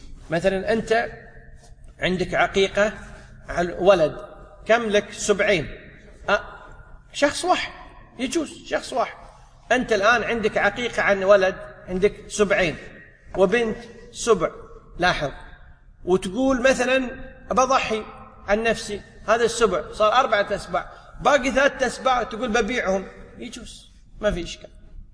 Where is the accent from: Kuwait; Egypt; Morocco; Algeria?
Kuwait